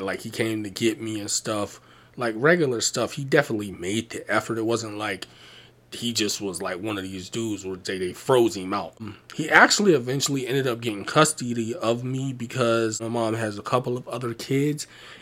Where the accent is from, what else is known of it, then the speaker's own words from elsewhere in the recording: Tampa, Florida, United States; born there; also born or lived in Pittsburgh; I guess you could say I'm really from Tampa, Florida, because I was born there.